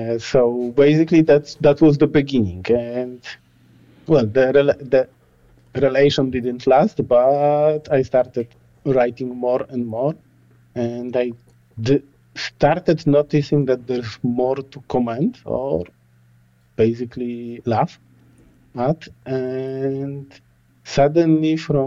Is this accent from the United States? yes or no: no; Poland; English is a second language; now in Berlin, Germany; Well, I live in Berlin in Germany, but originally I come from Poland.